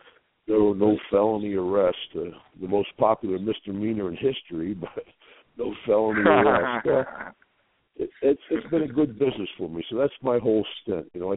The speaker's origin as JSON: {"language": "English", "town": "Glens Falls", "region": "New York", "country": "United States", "tie": "born or raised there", "said": "February 2nd up in Glens Falls, New York, my hometown. So looking forward to going back to my hometown. My sister still lives up in Glens Falls, and my shot put record from 1973 still stands today up in Glens Falls."}